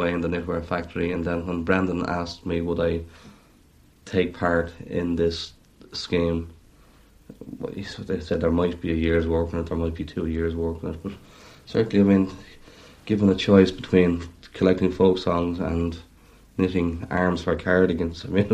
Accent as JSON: {"language": "English", "town": "Dublin", "region": "Leinster", "country": "Ireland", "tie": "born or raised there", "said": "I grew up in Dublin, still a city that I have a great fondness for"}